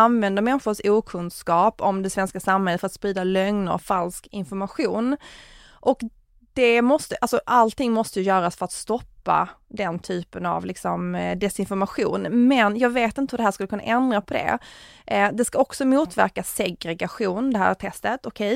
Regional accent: Skåne, Sweden; Jag är liksom från Österlen som är några mil därifrån.

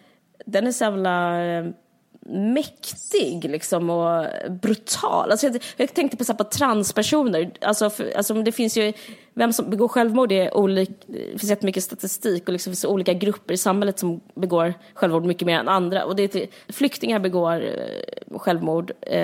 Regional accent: Simrishamn, Skåne, Sweden; i vårt villområde i Simrishamn där jag växte upp.

